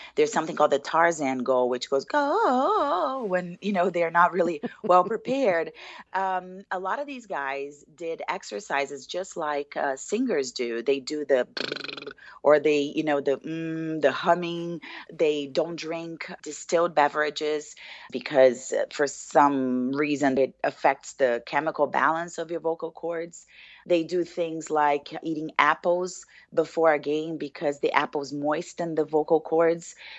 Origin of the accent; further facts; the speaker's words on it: Brazil; English is a second language; I'm from Brazil